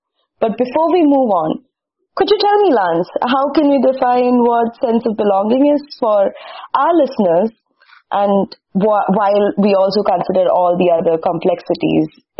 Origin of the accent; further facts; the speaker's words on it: India; I come from India, which is like a huge country with different cultures and different traditions